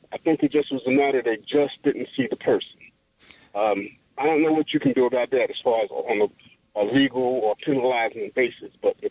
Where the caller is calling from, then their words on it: New Jersey, United States; I'm calling from New Jersey, but I've driven in New York quite a bit.